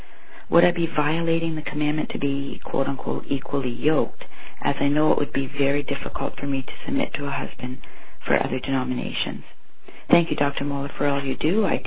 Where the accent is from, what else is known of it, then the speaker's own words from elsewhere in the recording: Windsor, Ontario, Canada; I'm from Windsor, Ontario.